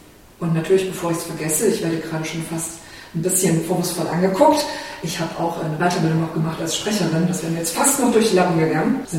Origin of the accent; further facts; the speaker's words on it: Baden-Württemberg, Germany; Ich komme auch aus Baden-Württemberg, allerdings aus Baden, nicht aus Schwaben wie Lilia.